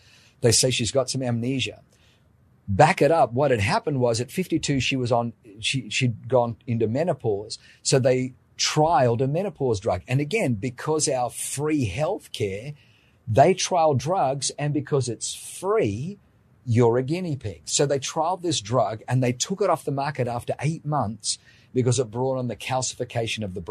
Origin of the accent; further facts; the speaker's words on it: Australia; So my response growing up in Australia is you get what you pay for.